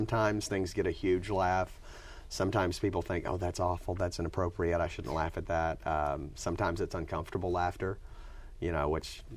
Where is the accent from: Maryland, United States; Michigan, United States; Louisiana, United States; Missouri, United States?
Louisiana, United States; I'm from South Louisiana, so... you know, when I drive the back roads when I go home.